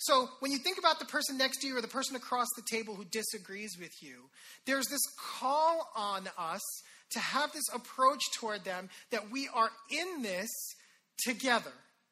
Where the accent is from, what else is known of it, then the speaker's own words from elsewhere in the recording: India; I'm Indian. I've got this huge family. Like, I've got like hundreds of cousins, I think.